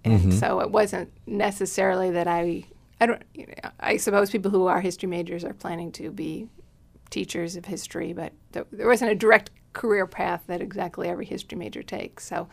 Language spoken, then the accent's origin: English; Oak Park, Illinois, United States; I'm originally from the Chicago area, actually from Oak Park, which is a suburb just to the west.